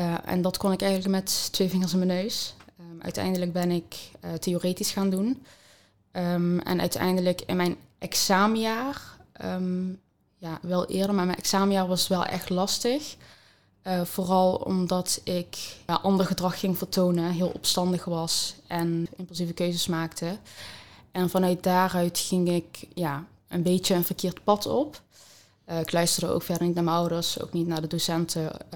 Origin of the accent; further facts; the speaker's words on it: Tegelen, Limburg, Netherlands; ik ben geboren in Tegelen. Ik ben toen opgegroeid met beide ouders en mijn broer en zus.